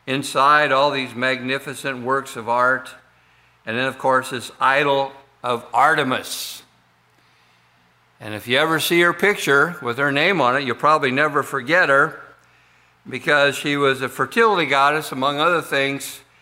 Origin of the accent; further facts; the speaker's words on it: South Dakota, United States; and people found out I was from South Dakota, they would say, "Is that the place where those faces?"